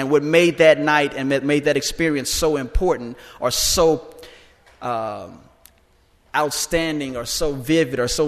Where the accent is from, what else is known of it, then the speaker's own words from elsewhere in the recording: United States; I thank God I am an American, an African American, by way of the Middle Passages. My journey here wasn't a pleasant one, but on the back end, I thank God that I am here.